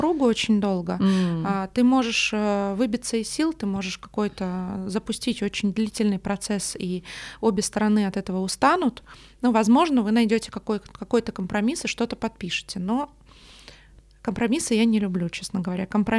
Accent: Tbilisi, Georgia; Я из Грузии родом, из Тбилиси. Мы жили в таком многонациональном большом доме, где все очень активно общались.

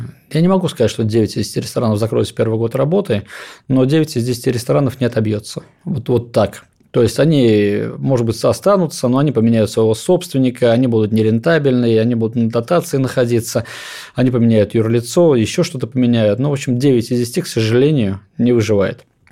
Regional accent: Moscow, Russia; мы, москвичи

